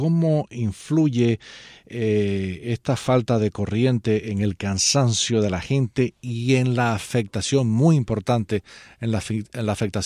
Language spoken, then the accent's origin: Spanish; Cuba; como cubanos que somos de un solo pueblo